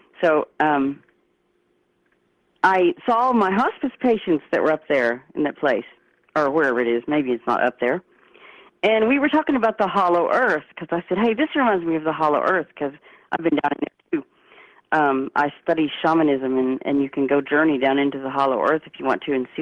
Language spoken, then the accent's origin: English; Texas, United States; now in Norman, United States; You know, I'm a Texan.